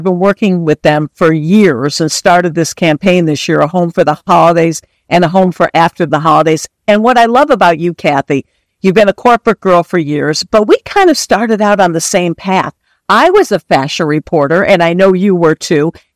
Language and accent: English; Michigan, United States; And that's my hometown. I'm a Michigan girl, too.